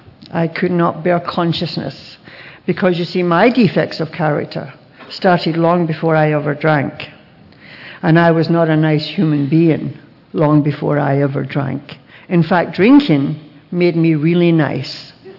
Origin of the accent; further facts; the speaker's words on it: Scotland, United Kingdom; born there; I was born in Scotland, and all of our food was rationed.